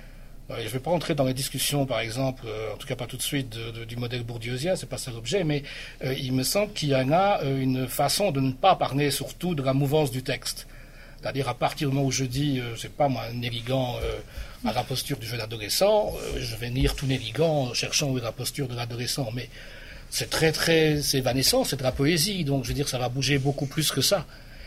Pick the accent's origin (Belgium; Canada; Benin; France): Belgium; je suis belge, donc je sais que chez moi, effectivement, il y avait une statue sur la cheminée